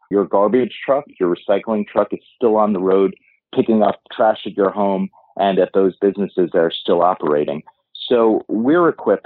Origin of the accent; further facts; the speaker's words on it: New York, United States; like my hometown of New York